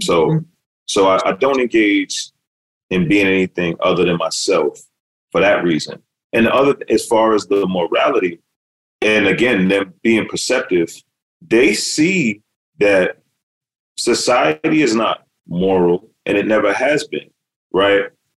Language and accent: English; New York City, New York, United States; I mean, I grew up in Brooklyn, New York, in rough neighborhoods